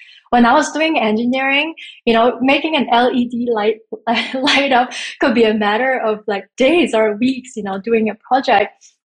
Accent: Hong Kong; English is a second language; also born or lived in United States; now in Germany; I'm originally from Hong Kong. Somehow ended up here in Germany. I've lived in several places from Asia. I also studied in the US and worked there for a while. And now I'm in Europe.

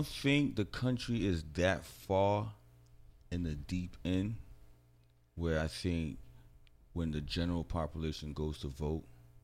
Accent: United States; it makes me really feel like how great and fortunate I am to say I'm an American.

